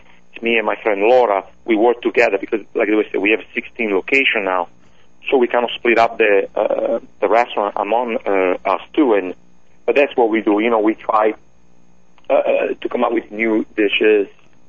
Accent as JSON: {"language": "English", "region": "northern Italy", "country": "Italy", "tie": "born or raised there", "also_born_or_lived": "Calabria", "said": "Yeah, well, I was born in Calabria, but then actually I was raised north of Italy."}